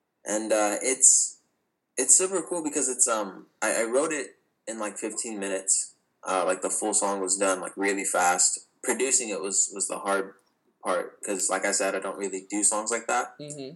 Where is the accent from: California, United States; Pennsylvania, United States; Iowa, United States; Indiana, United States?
California, United States; yeah, I'm 19 years old. I'm from California. I've been singing since I was 15